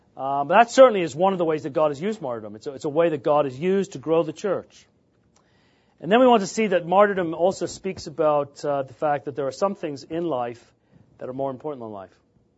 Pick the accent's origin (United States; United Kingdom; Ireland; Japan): United Kingdom; England; when I was growing up in England